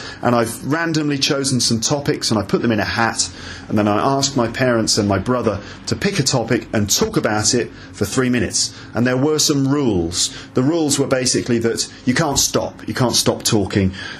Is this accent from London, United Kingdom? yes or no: yes; London, United Kingdom; I'm an English teacher from London